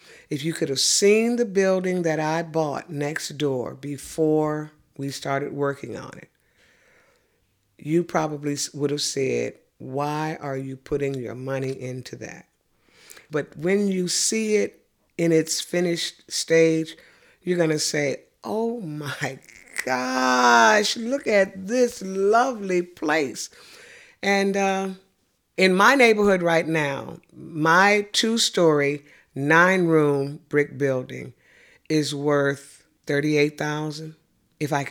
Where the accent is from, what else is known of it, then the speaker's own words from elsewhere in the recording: Missouri, United States; I am a lifelong resident of the Ville. When I was brought home from Homer G. Phillips Hospital as a baby, I came home to the home that I am still living in today.